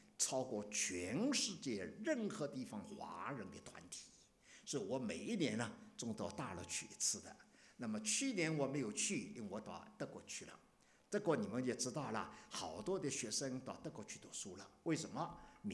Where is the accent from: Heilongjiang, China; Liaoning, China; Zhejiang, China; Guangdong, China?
Zhejiang, China; Dinghai; also born or lived in Shanghai; 我是佛教家庭长大的。我乃是初中二年级，我日本人占据我家乡定海，我逃难到上海去了。